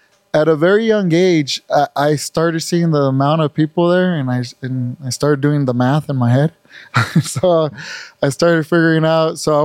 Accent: Red Bluff, California, United States; my hometown. It's called I was raised there. Red Bluff, California, Northern California.

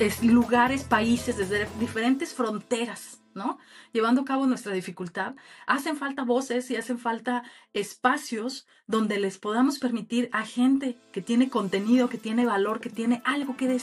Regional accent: Mexico; moved away; Y no olvidemos en México, sobre todo siendo yo mexicana, que los migrantes, los mexicanos que vivimos afuera de México

